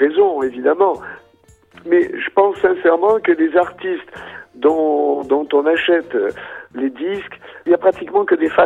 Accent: Meknes, Fès-Meknès, Morocco; C'est une chanson en hommage à ma ville natale qui s'appelle Meknès.

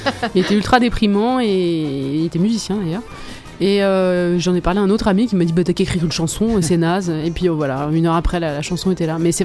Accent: Centre-Val de Loire, France; Je suis originaire du Berry, alors quand je suis dans le Berry, ça n'a aucun intérêt

